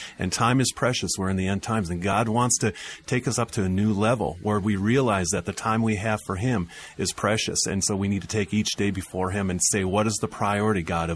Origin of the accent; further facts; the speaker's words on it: Montana, United States; We're both from Montana, and we both had gone there because of the things that we had seen.